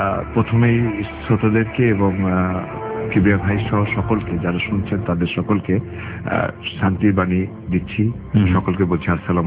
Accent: Bangladesh; যেহেতু আমি বাংলাদেশের, সেহেতু আমার জন্ম এখানে, বড় হয়েছি আমি এখানে দেশের।

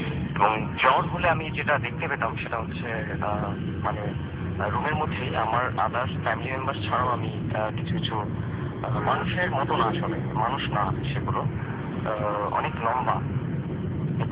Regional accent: Dhaka, Dhaka Division, Bangladesh; আমি মূলত পুরান ঢাকার, কিন্তু 95-96 থেকে আমরা ধানমন্ডিতে শিফট হই।

